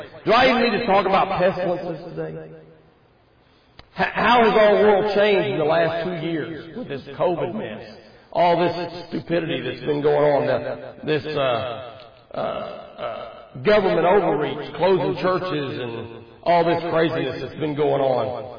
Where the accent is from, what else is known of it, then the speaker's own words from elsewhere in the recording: Oklahoma, United States; I grew up in Oklahoma, and we live in just south of Oklahoma City now.